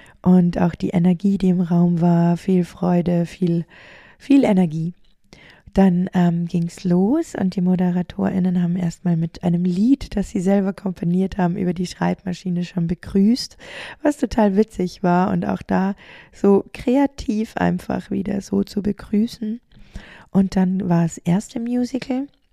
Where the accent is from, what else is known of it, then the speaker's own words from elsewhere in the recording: Bavaria, Germany; wie ich klein war in meiner Heimat in Niederbayern